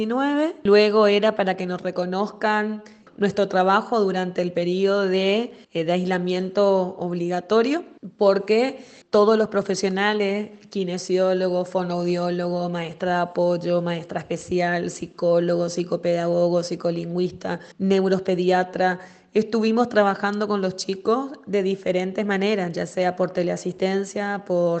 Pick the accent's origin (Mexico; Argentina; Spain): Argentina; Corrientes; yo soy de Corrientes Capital